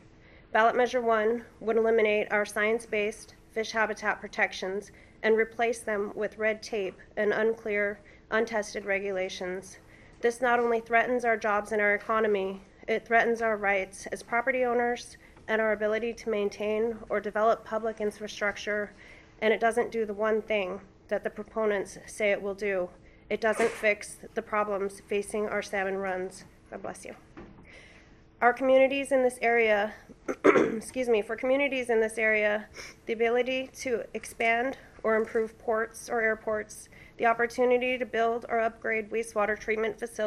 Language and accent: English; Nome, Alaska, United States; I was born and raised in Nome and have lived in Alaska my whole life